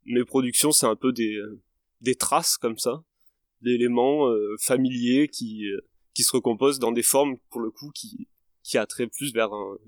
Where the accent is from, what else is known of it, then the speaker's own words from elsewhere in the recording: L'Union, Occitanie, France; Bonjour, moi je viens de l'Union.